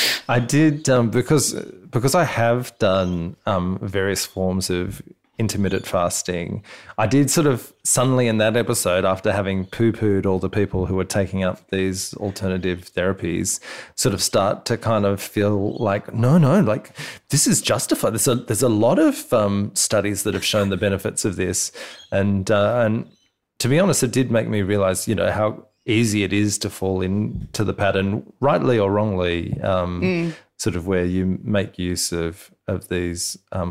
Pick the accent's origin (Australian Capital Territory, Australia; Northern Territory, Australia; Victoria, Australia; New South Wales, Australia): Australian Capital Territory, Australia; Canberra; Yeah, well, and in Canberra, my hometown as well.